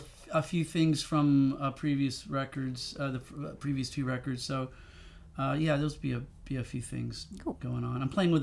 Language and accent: English; Marlton, Arkansas, United States; I grew up in Marlton, Arkansas, for several years, Marlton, Arkansas.